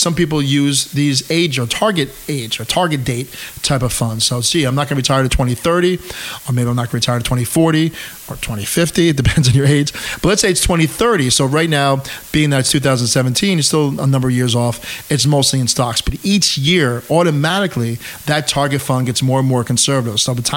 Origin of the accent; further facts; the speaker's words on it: New York, United States; I grew up in Westchester County, actually not too far from Casey. I went to Hendrick Hudson High School.